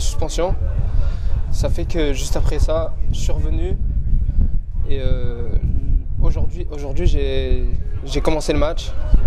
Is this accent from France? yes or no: yes; Saint-Tropez, Provence-Alpes-Côte d'Azur, France; born there; je suis né à Saint-Tropez, mais j'habite pas à Saint-Tropez exactement. J'habite. À 10 minutes, un quart d'heure Saint-Tropez.